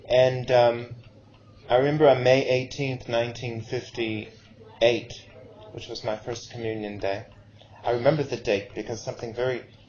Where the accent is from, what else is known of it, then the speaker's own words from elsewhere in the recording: Buffalo, New York, United States; born there; I was born in Buffalo, New York, which is a terrible place to be born, really.